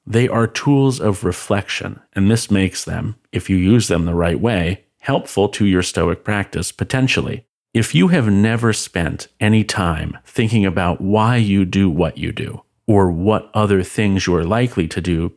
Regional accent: United States; now in United Kingdom; in the same way that my British neighbors understand that when I say I'm American, that I probably call chips fries and crisps chips.

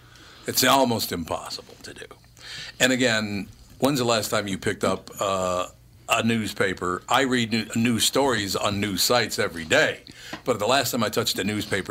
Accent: Long Prairie, Minnesota, United States; born there; I was born there in Long Prairie, Minnesota.

